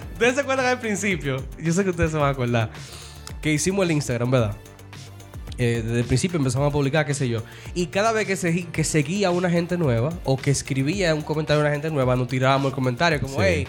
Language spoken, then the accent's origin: Spanish; Santiago, Santiago Metropolitan, Chile; also born or lived in United States; Yo siempre nací aquí en Santiago, siempre he vivido aquí, viví un tiempo en Estados Unidos, estudié guión allá, me gradué de publicidad aquí.